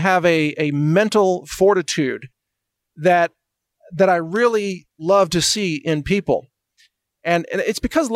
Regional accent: Midwest, United States; because I grew up in the Midwest and grew up to be, you know, a very, very polite person

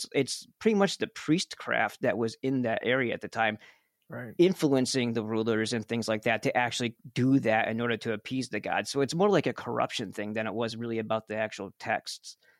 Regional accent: New York, United States; I'm from New York, so it's like Ghostbusters

